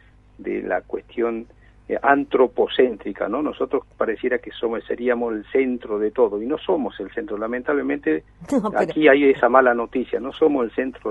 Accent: Jujuy, Argentina; nuestra historia ahí en la quebrada de Humahuaca, como buen jujeño

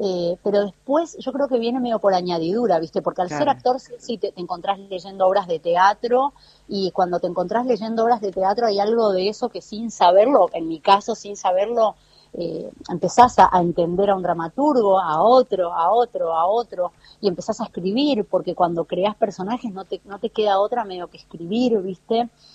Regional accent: Pampa del Infierno, Chaco, Argentina; como mi de dónde soy, de Pampa del Infierno.

